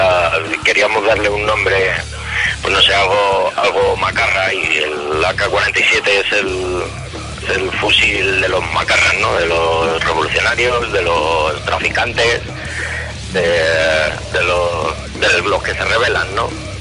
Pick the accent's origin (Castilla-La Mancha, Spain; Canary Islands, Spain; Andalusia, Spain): Castilla-La Mancha, Spain; Villacañas; Bueno, pues somos de Toledo, de Villacaña más concretamente